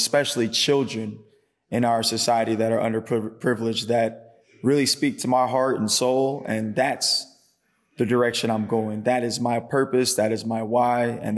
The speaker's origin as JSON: {"language": "English", "town": "Oakland", "region": "California", "country": "United States", "said": "I'm from Oakland, but it was actually in LA."}